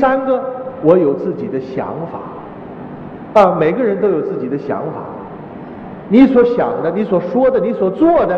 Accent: China; 我们中国人比他们西方人聪明啊

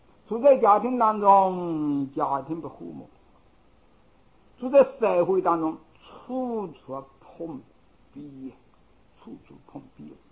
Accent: China

